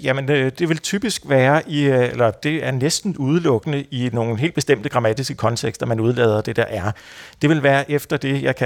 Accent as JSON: {"language": "Danish", "region": "Capital Region of Denmark", "country": "Denmark", "tie": "born or raised there", "accent": "Bornholmish", "said": "jeg er bornholmer og vokset op med bornholmsk, hvor der ikke er noget stød."}